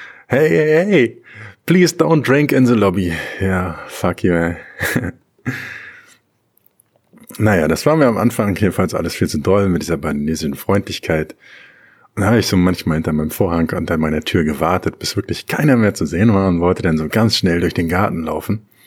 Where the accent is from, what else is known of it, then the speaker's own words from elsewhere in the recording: Germany; In Deutschland, wo ich herkomme, geht man schweigend oder maximal so nickend aneinander vorbei.